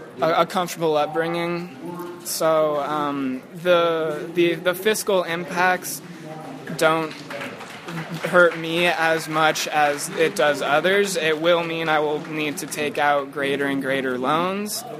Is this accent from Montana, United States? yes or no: no; California, United States; I'm from Ventura County.